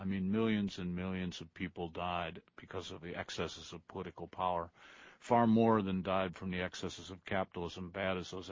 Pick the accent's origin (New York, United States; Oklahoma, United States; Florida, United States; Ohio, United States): Ohio, United States; Toledo; You know, I come from a blue-collar town. I grew up in Toledo, Ohio. My dad was a car salesman. We were not rich.